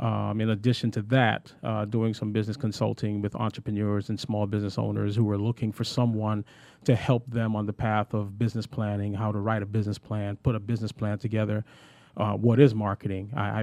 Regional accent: Guyana; also born or lived in Brooklyn; now in Duluth, United States; I'm originally from the Republic of Guyana, South America. Immigrated to the United States in Brooklyn, New York, where I lived for about 15 years. And then relocated to Atlanta, Georgia in 1992.

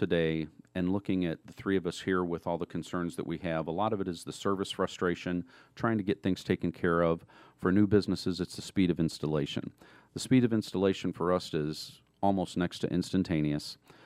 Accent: Detroit, Michigan, United States; Going into Detroit, my hometown, primarily because I've got some people there that I know own buildings

